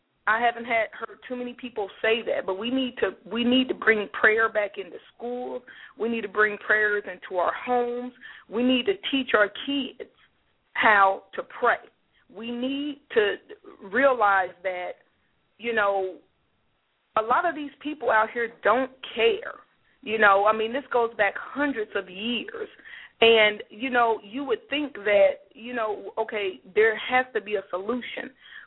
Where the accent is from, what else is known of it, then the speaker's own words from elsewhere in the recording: Kansas City, Missouri, United States; I'm from Kansas City, Missouri.